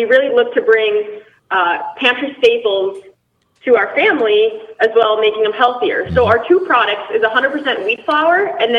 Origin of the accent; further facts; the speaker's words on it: Grand Forks, North Dakota, United States; So we are born and raised in Grand Forks, North Dakota. It's right on the Minnesota-North Dakota border.